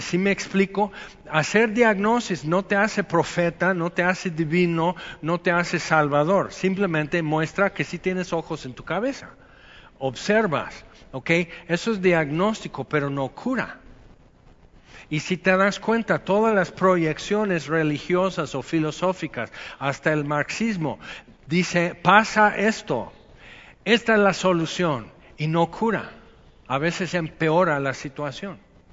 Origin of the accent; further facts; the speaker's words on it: Veracruz, Mexico; pero te enojas mucho, es que soy jarocho, entonces nos escudamos.